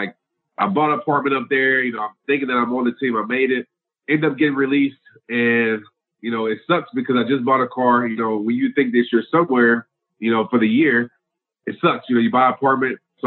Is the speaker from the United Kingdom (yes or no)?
no; New Orleans, Louisiana, United States; also born or lived in Little Rock; So grew up in New Orleans, Louisiana. I mean, I was born in Little Rock, but I moved to New Orleans when I was like a few months old.